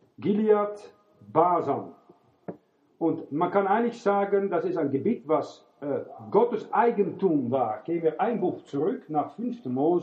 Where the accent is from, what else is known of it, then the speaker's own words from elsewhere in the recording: Netherlands; ich bin ein Holländer und bin beide gewesen